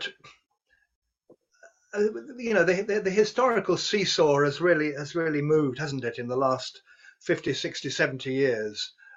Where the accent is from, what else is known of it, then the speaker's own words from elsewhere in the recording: United Kingdom; speaking as British